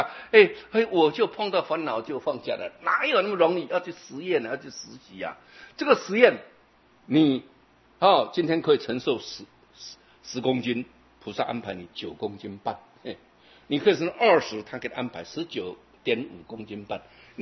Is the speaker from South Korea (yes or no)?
no; Taiwan; 那我们台湾人比较聪明了